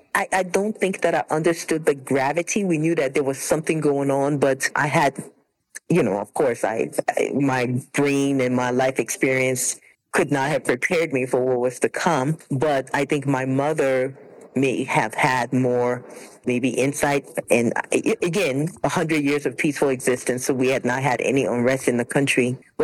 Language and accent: English; Liberia; I grew up in Liberia, West Africa. And, you know, upper middle class life. Both my parents were educated in the U.S. and went back to live in Liberia.